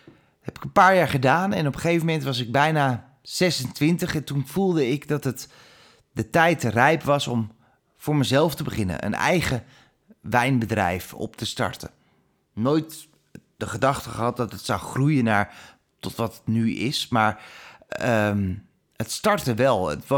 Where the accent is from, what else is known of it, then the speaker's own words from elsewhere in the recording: Huizen, North Holland, Netherlands; Een heel erg leuk klein mini-pandje in het oude dorp van Huizen. Het dorp waar ik opgegroeid ben, waar ik op school heb gezeten